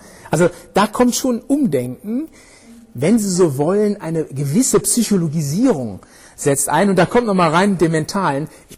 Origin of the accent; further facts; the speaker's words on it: North Rhine-Westphalia, Germany; ich komme aus Ostwestfalen